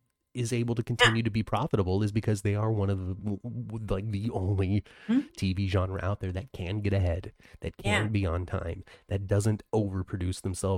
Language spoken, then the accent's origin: English; New York, United States; and I'm from New York.